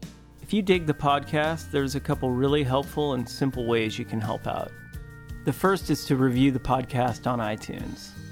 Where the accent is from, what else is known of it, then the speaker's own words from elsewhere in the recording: Alaska, United States; Charlie was always someone I looked up to and tried to emulate as a young alpinist growing up in Alaska.